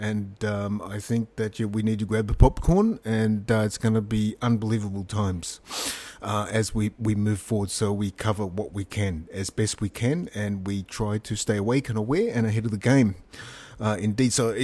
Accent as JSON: {"language": "English", "region": "New South Wales", "country": "Australia", "tie": "born or raised there", "said": "growing up in Australia, I grew up on the northern beaches here now"}